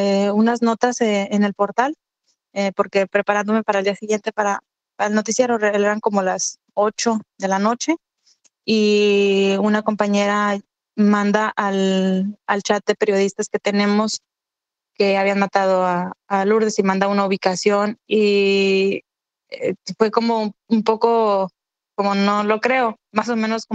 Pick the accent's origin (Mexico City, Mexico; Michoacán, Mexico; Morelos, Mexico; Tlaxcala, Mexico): Michoacán, Mexico; Yo soy de Michoacán, me ha tocado ser testigo de algunas situaciones muy difíciles y complicadas